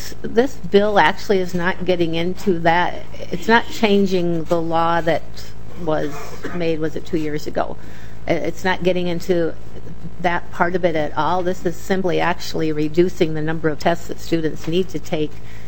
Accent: Albert Lea, Minnesota, United States; I did have some testifiers come to our K-12 committee from Albert Lee, my hometown high school principal there

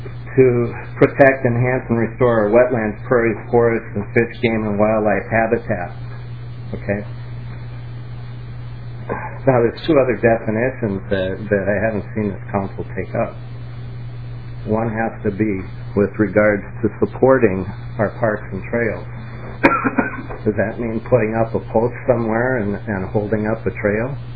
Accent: Plymouth, United States; I'm from Plymouth.

